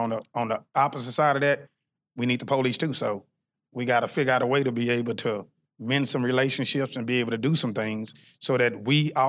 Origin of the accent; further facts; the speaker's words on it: Fort Worth, Texas, United States; We was actually really born and raised in Stop Six. So the police shooting was actually really about 3 or 4 blocks from where we was raised at.